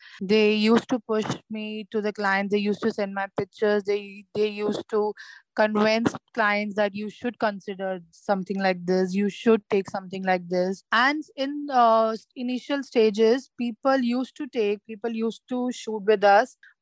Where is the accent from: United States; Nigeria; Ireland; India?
India; Delhi; now in Mumbai, India; I was in Delhi. I'm from Delhi, but I've shifted to Bombay now for work.